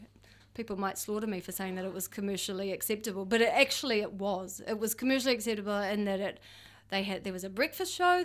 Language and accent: English; Kerikeri, Northland, New Zealand; I grew up in Kerikeri